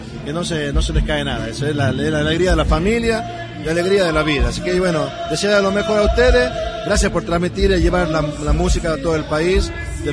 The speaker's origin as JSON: {"language": "Spanish", "region": "La Rioja", "country": "Argentina", "said": "hay que convivir como riojanos que somos"}